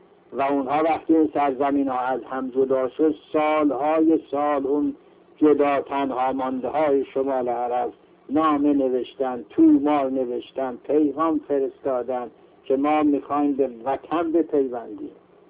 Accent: Tabriz, East Azerbaijan, Iran; در ایران ما و در آذربایجان ما، در تبریز ما

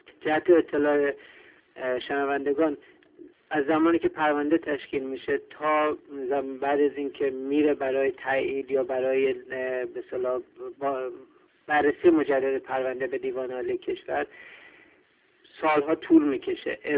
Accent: Iran; به عنوان یک انسان، به عنوان یک ایرانی از خودم سوال میکنم

